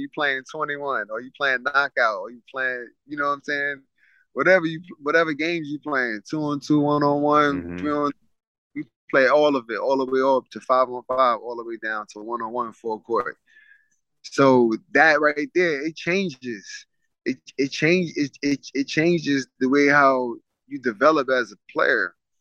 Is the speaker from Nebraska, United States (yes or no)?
no; Coney Island, New York, United States; Like, for me, growing up in Coney Island, people don't realize, because of the wind and we in the buildings, because we're right next to the ocean